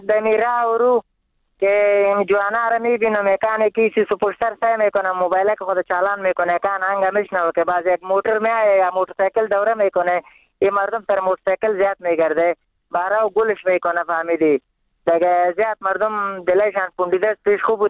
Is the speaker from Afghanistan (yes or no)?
yes; Afghanistan